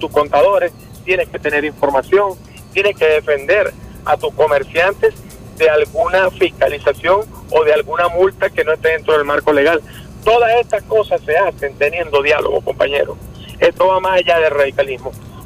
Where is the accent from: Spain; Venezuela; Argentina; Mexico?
Venezuela; Nosotros somos pues venezolanos